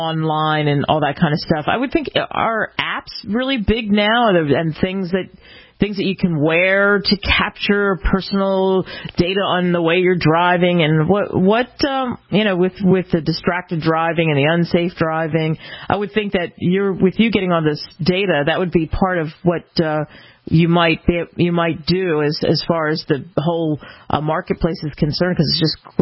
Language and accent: English; New Jersey, United States; You know, growing up in New Jersey, just outside of Philadelphia, everybody used to complain about the Pennsylvania drivers.